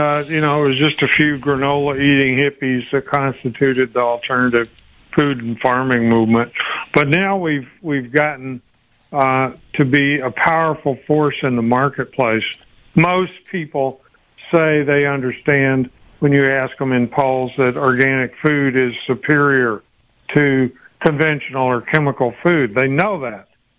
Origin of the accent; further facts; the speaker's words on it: Texas, United States; Well, I grew up in Southeast Texas, so I'm quite familiar with the power of the oil companies and the chemical companies